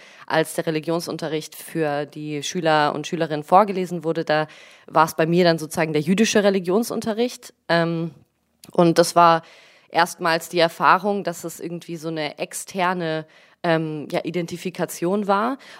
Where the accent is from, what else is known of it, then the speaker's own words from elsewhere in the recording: Stuttgart, Baden-Württemberg, Germany; moved away as an adult; now in Berlin, Germany; Ich bin in Stuttgart geboren und aufgewachsen. Meine Eltern kommen aus der Ukraine, aus Kharkiv. Und ich bin vor 5 oder 6 Jahren mittlerweile nach Berlin gezogen zum Studieren.